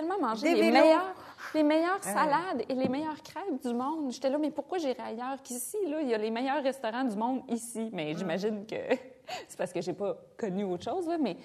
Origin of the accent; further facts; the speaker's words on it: Val-Bélair, Quebec, Canada; born there; Je suis née à Val-Bélair. Ma première rue, c'était la rue Calcutta